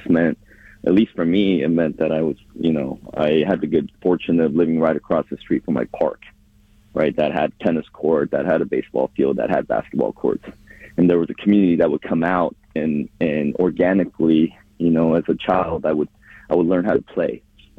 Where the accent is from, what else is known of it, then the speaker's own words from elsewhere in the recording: Springfield, United States; it was really truly a village, you know, experience growing up in Springfield, where the entire school rallied around, you know, the one or two ESL teachers